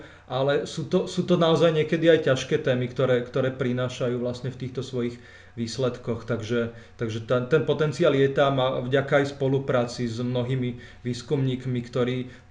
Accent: Bratislava, Bratislava Region, Slovakia; keďže ja som síce z Bratislavy

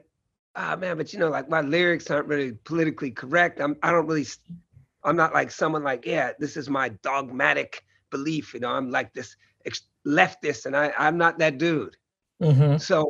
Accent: Oakland, California, United States; for me, being a grown-ass Black man growing up in Oakland

